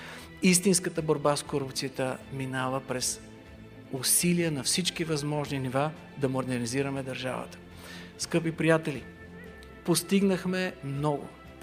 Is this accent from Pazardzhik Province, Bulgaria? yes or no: no; Blagoevgrad, Blagoevgrad Province, Bulgaria; Аз съм от Благоевград, знаете много добре, скъпи приятели, боли ме за този град.